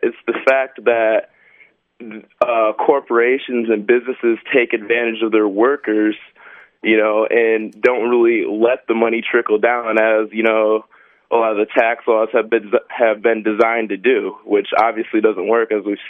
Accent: Grand Rapids, Michigan, United States; Yes, I'm from Grand Rapids. I'm a student at GRCC.

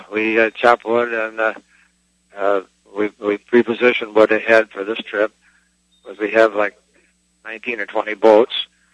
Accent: New York, United States; now in Fort Myers, United States; And I'm from New York State, and I come back in the summertime to... I grew up with the New York's canal system.

